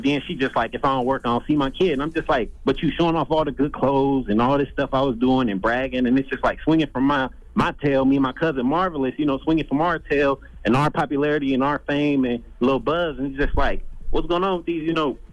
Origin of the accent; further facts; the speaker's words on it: Atlanta, Georgia, United States; No, I'm from Atlanta. I live in Atlanta, Sandy Springs.